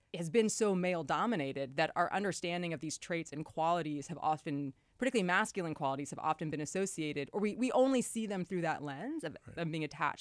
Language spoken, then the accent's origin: English; Oregon, United States; I'm from Oregon. It's kind of like the man in the woods who doesn't want to talk to anybody else.